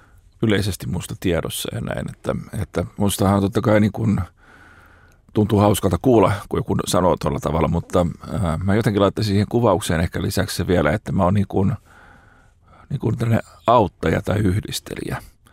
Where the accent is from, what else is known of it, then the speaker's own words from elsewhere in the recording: Helsinki, Uusimaa, Finland; now in Karjaa, Finland; No mä asun tuota Karjaalla ja mulla on siellä viiden hengen perhe, mutta on alun perin Helsingistä ja on asunut täällä Helsingissä koko nuoruuteni ja varhaisen aikuisuuteni, kunnes muutin sinne Karjaalle pieneen kaupunkiin.